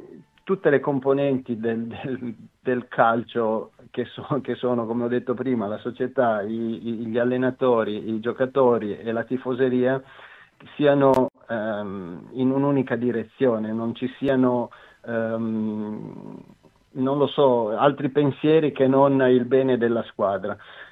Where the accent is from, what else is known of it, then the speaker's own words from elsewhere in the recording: Veneto, Italy; accent: Ferrarese; Io sono veneto.